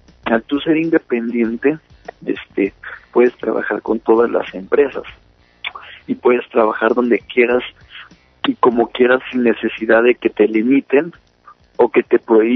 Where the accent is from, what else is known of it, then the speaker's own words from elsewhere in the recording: Mexico; el trabajo, pues, de uno como mexicano para hacer esa sesión de fotos